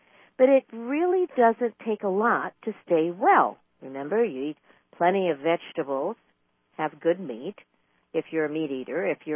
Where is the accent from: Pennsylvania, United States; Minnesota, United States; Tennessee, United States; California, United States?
California, United States; Even though I grew up in California, it was just, we had so much fruit, so many different varieties of fruit.